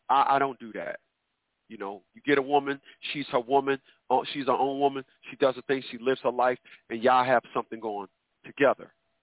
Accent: New Jersey, United States; now in Virginia, United States; And I'm from up north. I'm from New Jersey.

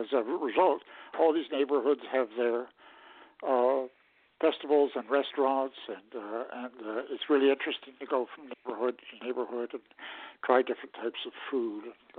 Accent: Hamilton, Ontario, Canada; now in Toronto, Canada; I've lived in Toronto. I grew up in Hamilton.

